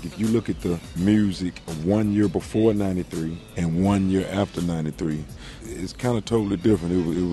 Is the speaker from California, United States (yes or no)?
no; Memphis, Tennessee, United States; You know, we're from Memphis, but we were just representing the big move and showing that we was coming nationwide by way of Houston.